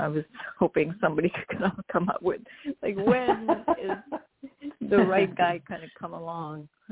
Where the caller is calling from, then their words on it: New York, United States; I'm calling from New York. Thank you for taking my call.